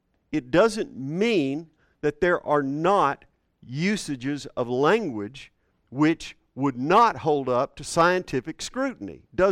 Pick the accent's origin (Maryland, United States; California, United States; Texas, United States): Texas, United States; Houston; Flatter than a flitter. I grew up in Houston. In Houston. And, I mean, there wasn't a hill in sight.